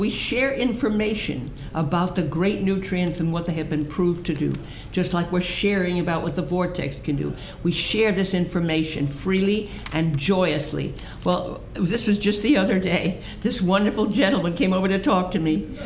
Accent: Brooklyn, New York, United States; Maybe everybody's from Brooklyn, because I was from Brooklyn

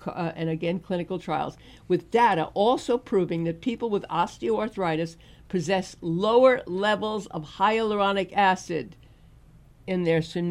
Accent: Brooklyn, New York, United States; born there; Brooklyn, where I'm born.

